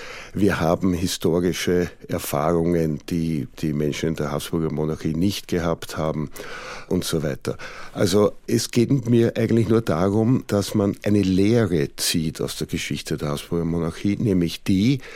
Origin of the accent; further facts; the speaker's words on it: Austria; Als Österreicher fällt es mir vielleicht leichter, diese Aspekte der Geschichte in ihrem Fortwirken zu verstehen